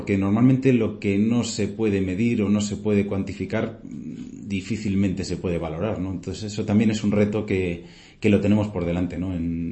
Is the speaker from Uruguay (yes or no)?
no; Asturias, Spain; moved away as an adult; now in Madrid, Spain; Me apetecía mucho salir de mi tierra, yo soy asturiano